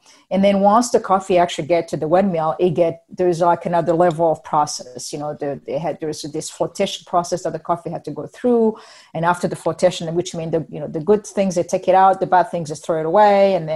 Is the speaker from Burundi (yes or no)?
yes; Burundi; I was born and raised in Burundi, which is Central East Africa. It's a very small, tiny country, and we call it the heart of Africa, as a matter of fact. But landlocked, sharing borders with Rwanda to the north, Tanzania to the east, and then Congo to the west.